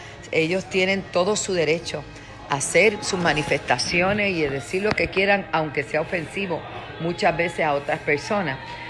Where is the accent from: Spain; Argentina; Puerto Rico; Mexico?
Puerto Rico; por lo que está pasando en mi país, en mi hermosa tierra Puerto Rico